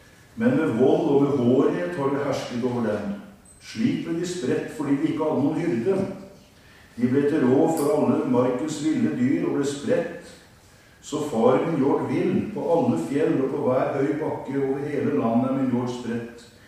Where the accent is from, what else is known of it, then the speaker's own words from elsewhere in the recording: Vestfold og Telemark, Norway; Traff han ned på Torvik Kragerud, der jeg kommer fra.